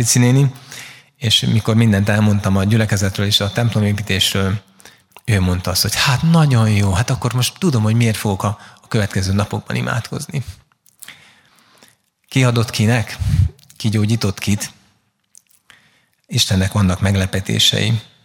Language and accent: Hungarian; Budapest, Hungary; Én Kelenföldön nőttem föl, belső Kelenföldön konfirmáltam